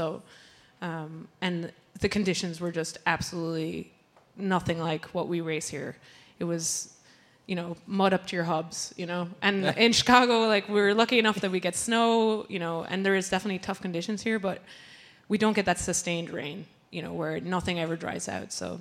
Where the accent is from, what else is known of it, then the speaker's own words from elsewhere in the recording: Ireland; So I'm originally from Ireland. I grew up there. I started racing in America, so I feel like an American rider in some ways.